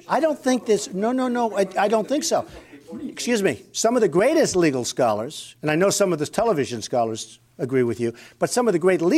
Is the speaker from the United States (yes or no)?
yes; Queens, New York, United States; And I also had a church in Jamaica, Queens, when I grew up in Queens. And it was wonderful, First Presbyterian Church of Jamaica. And I was there for years. And that's where I went to Sunday school.